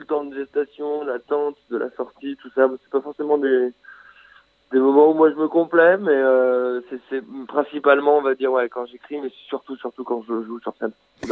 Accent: Lyon, Auvergne-Rhône-Alpes, France; vu que j'étais de Lyon

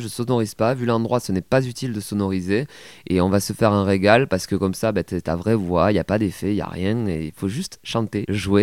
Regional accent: Toulouse, Occitanie, France; now in Paris, France; mon léger accent. Je suis toulousain, originaire donc du sud-ouest et maintenant vivant à Paris. Pour les Toulousains, je suis devenu un Parisien. Pour les Parisiens, je suis un Toulousain, donc je suis local nulle part, moi, au fond.

